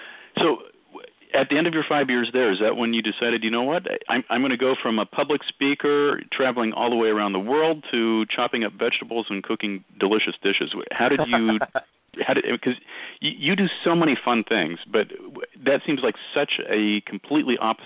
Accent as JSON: {"language": "English", "region": "Oregon", "country": "United States", "tie": "born or raised there", "said": "I grew up in Oregon."}